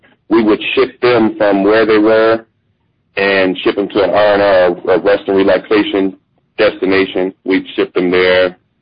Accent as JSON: {"language": "English", "town": "Detroit", "region": "Michigan", "country": "United States", "tie": "born or raised there", "said": "Yeah, born and raised in Detroit."}